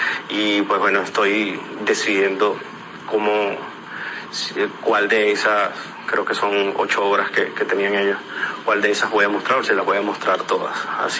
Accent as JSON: {"language": "Spanish", "country": "Venezuela", "moved": "yes", "said": "todo lo que estaba experimentando desde que salí de Venezuela, todo el proceso que uno vive como migrante"}